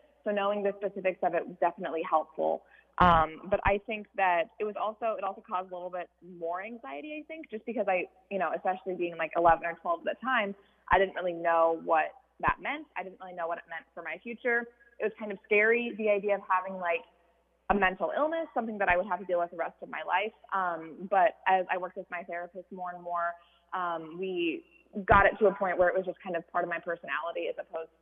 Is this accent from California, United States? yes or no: no; Des Moines, Iowa, United States; I'm from Des Moines, Iowa, and I'm 17 years old.